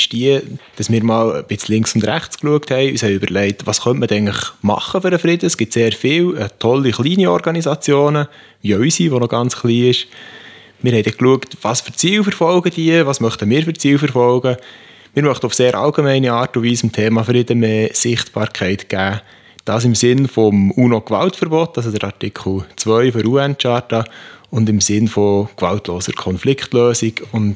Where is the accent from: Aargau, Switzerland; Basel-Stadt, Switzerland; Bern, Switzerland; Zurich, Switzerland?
Bern, Switzerland; ich komme aus Bern und habe dort Betriebswirtschaft studiert